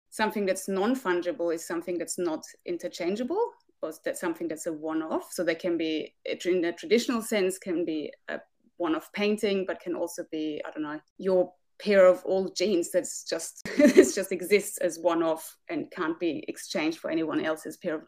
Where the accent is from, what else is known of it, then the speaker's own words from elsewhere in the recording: Austria; English is a second language; now in New Zealand; So I'm originally from Austria, but I live in New Zealand now.